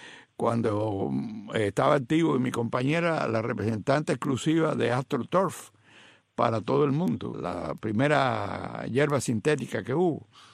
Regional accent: Havana, Cuba; nosotros en Cuba éramos habanistas

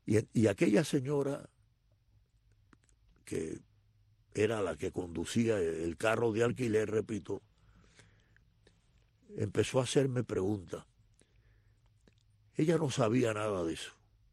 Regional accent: Cuba; moved away; Ustedes saben una cosa, yo me fui de Cuba

